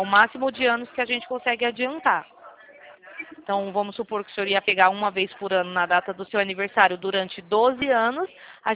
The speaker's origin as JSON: {"language": "Portuguese", "region": "São Paulo", "country": "Brazil", "said": "A gente é de São Paulo."}